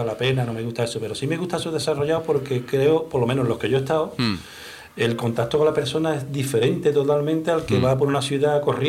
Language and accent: Spanish; Cádiz, Andalusia, Spain; Yo recuerdo haberme ido a Cádiz, que es mi ciudad natal, ¿sí?